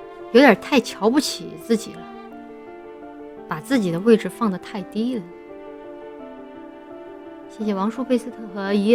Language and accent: Chinese; Chongqing, China; born or raised there